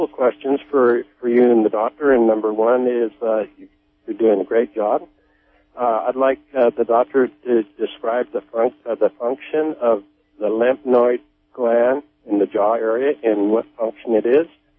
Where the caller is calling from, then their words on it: Blacksburg, Virginia, United States; Blacksburg.